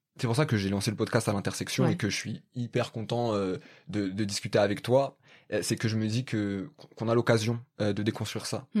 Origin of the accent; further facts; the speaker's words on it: France; born there; moi, je suis né en France, et je me suis senti français, je me sens encore français, je me sens aussi bien français que marocain, mais... Et moi, je n'ai pas besoin d'être reconnaissant, parce que je suis né en France, en fait.